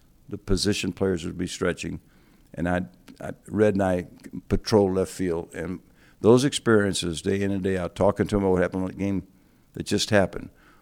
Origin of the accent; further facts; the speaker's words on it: Tampa, Florida, United States; I was born and raised in Tampa, Florida.